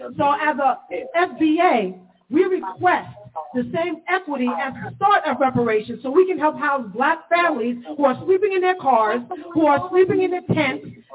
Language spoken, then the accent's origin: English; California, United States; as a descendant of slaves, I find it appalling that especially as a black woman born and raised in California, that we don't have the equity.